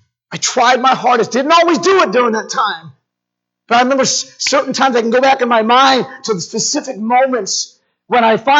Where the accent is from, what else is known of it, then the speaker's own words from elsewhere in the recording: Holyoke, Massachusetts, United States; And I went back to my hometown, Holyoke, Massachusetts.